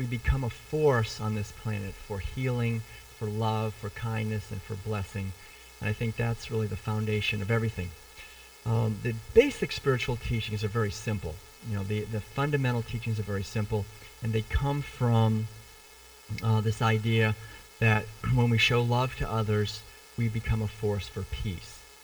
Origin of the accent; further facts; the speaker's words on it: Concord, Massachusetts, United States; I remember as I was growing up in Concord, Massachusetts, which is where I was born and raised